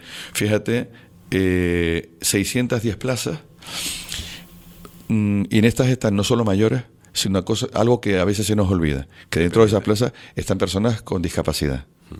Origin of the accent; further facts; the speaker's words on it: Canary Islands, Spain; Aquí si somos tinerfeños y tinerfeños